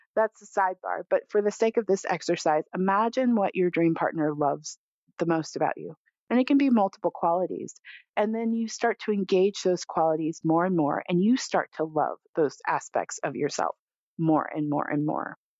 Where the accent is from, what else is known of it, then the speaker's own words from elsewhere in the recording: California, United States; And so I grew up in California.